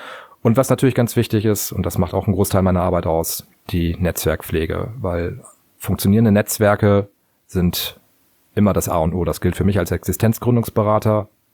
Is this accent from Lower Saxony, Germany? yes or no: yes; Cuxhaven, Lower Saxony, Germany; weil Cuxhaven ist mein Heimatort und auch der Ort, in dem ich wohne.